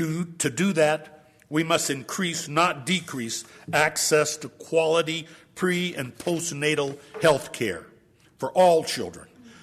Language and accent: English; Idaho, United States; almost 50% of the children in my home state live in poverty. And the Education Law Center gives Idaho an F for overall commitment to education.